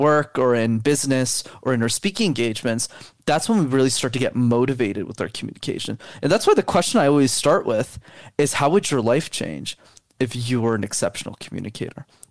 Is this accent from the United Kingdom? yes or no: no; Montreal, Quebec, Canada; So when I grew up in Montreal, for those who don't know, in Canada, you need to know how to speak French. So my whole life I studied in French, but I didn't know the language.